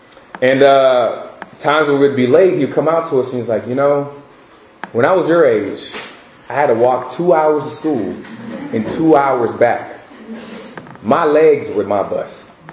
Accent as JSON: {"language": "English", "country": "Haiti", "said": "my parents are Haitian, so I'm from Haiti."}